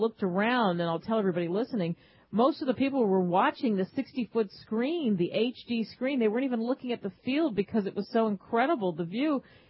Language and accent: English; Philadelphia, Pennsylvania, United States; You know, growing up in Philadelphia, if the Eagles are terrible, people still want to go to the game, and it's not easy to get season tickets.